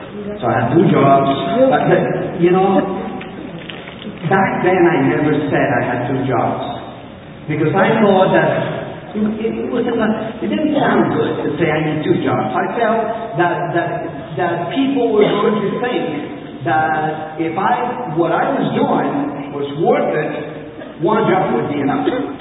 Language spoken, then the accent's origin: English; Colombia; moved away as an adult; I'm originally from Colombia, and I arrived here about 35 years ago.